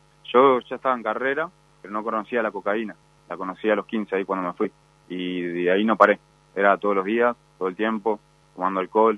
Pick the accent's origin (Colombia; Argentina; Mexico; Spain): Argentina; Buenos Aires; born there; En Palermo, Capital Federal.